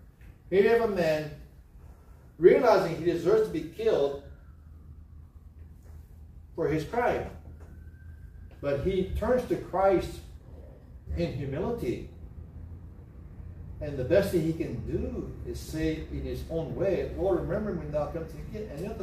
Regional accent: Philippines; I didn't vote for Cayetano because I'm Filipino.

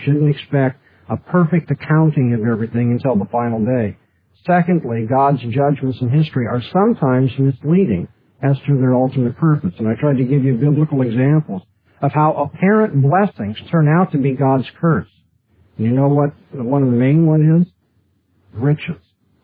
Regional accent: California, United States; I'm from California. I don't understand these things.

